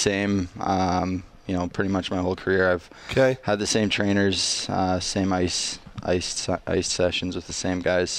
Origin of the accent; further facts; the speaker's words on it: Saskatchewan, Canada; I'm back in Saskatchewan. So Esvan, Saskatchewan is my hometown